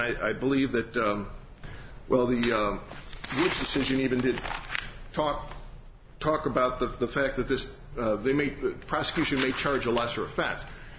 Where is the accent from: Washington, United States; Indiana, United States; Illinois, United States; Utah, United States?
Indiana, United States; We're from Lake County, so we're very near Chicago anyway.